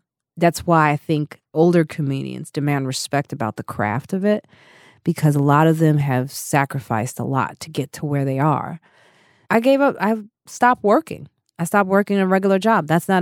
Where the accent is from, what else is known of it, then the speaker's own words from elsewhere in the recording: Highland Park, Illinois, United States; also born or lived in Chicago; Highland Park, Illinois, then Chicago South Side, then South Suburbs. So I grew up, like, I had a lot of transitions, and I had to be like the chameleon in a sense.